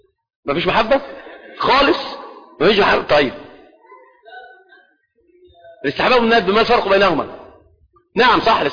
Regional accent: Egypt

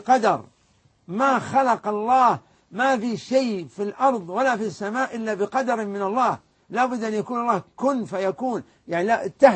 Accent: Al Majmaah, Riyadh Province, Saudi Arabia; يعني واحد رايح من الرياض للمجمع ديرتنا

